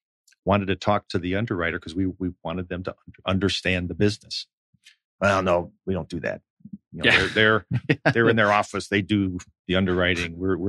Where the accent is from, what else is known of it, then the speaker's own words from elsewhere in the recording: Aurora, Illinois, United States; And my hometown is, grew up in the suburbs of Chicago, Aurora, Illinois.